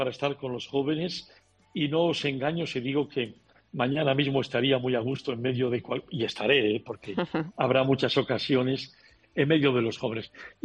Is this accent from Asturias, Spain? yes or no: yes; Asturias, Spain; como diríamos en Bable, me lo dicen les mulleres de mi pueblo, ¿no? Cuando voy a mi pueblo, al Huanco, Asturias, del que estoy muy orgulloso